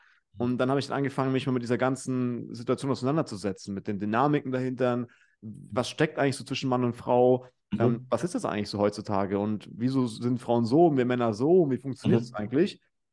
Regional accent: Munich, Bavaria, Germany; ich komme aus München.

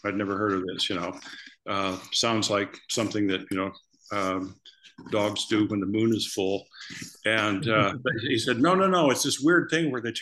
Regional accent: Eugene, Oregon, United States; Right here in Eugene, Oregon.

